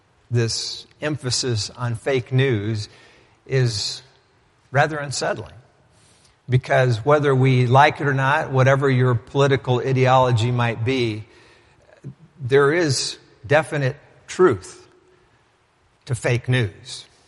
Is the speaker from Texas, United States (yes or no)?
yes; Texas, United States; But I was raised in Texas, as some of you know, and in a good church